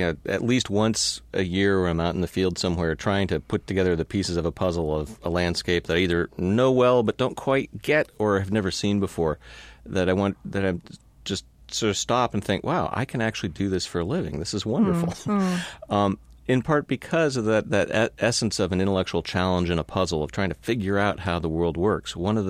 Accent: Palo Alto, California, United States; Well, I grew up in California, mm-hmm. Palo Alto.

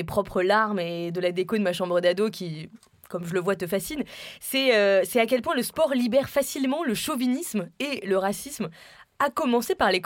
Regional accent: France; Alors si nous en tant que Français, la France, en sortons victorieux

